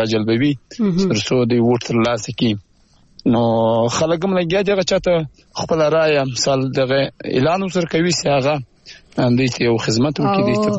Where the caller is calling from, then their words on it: Qamaruddin Karez, Balochistan, Pakistan; ما خپل له جنوبي پښتونخوا لای څخه کړی د اصل کې کمردین کاریز.